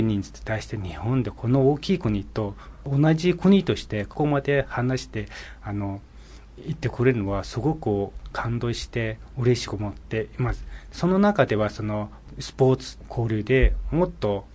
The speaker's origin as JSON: {"language": "Japanese", "country": "Mongolia", "tie": "born or raised there", "also_born_or_lived": "Ulaanbaatar", "second_language": "Japanese", "lives_now": "Japan", "said": "自分も育ちが田舎に育ちですけど、まあ大きくなったら大学校とかは街の中オランバトルでいたもんで、"}